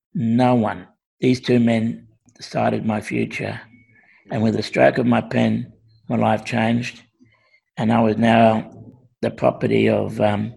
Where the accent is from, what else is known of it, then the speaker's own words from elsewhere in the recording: Cherbourg, Queensland, Australia; born there; I was born in Cherbourg in 1960.